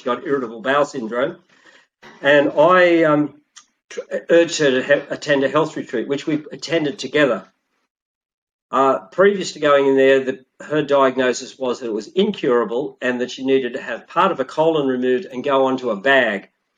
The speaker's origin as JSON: {"language": "English", "country": "Australia", "said": "as an Australian and part of the Commonwealth"}